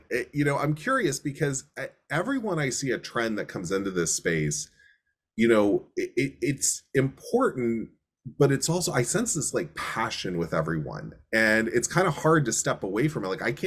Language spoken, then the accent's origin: English; Pennsylvania, United States; I'm from Western Pennsylvania, so it's not like, you know, going to the ocean every day, but grew up in a community that had fabulous access to natural water, lakes.